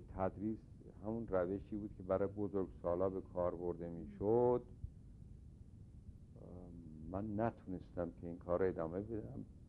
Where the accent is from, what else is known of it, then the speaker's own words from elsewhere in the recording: Tehran, Tehran Province, Iran; born there; من در 7 مهر ماه 1306 در تهران خیابان شاپور متولد شدم